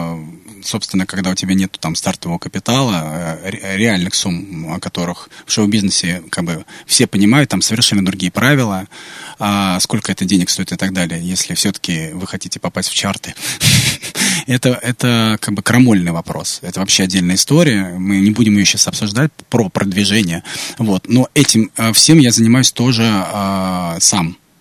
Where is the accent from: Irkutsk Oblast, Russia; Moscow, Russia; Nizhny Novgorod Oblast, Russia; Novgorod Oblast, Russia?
Moscow, Russia; я из Москвы